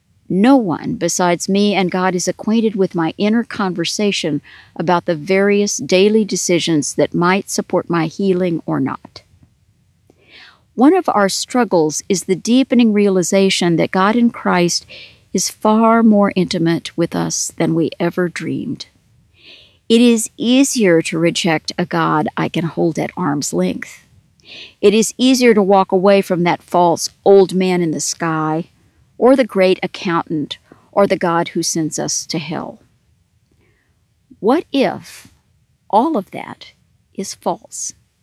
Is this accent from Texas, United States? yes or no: yes; Texas, United States; God knows I am a Texan through and through, and that I love being bilingual.